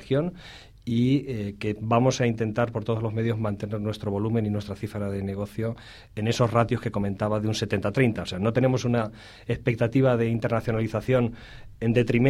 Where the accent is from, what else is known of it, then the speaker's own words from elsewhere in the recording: Albacete, Castilla-La Mancha, Spain; Yo soy de Albacete, ¿eh?